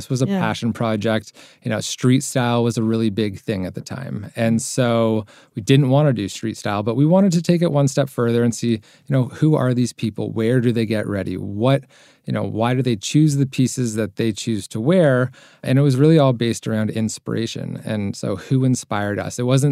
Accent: Toronto, Ontario, Canada; I'm from Toronto, Canada.

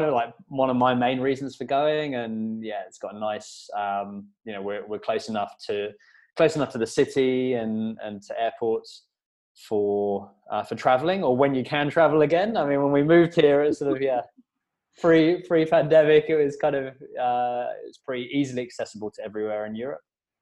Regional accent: London, United Kingdom; also born or lived in Sydney, Australia; now in Portugal; I'm from London originally, and yeah. I was living over in Sydney for 7 years.

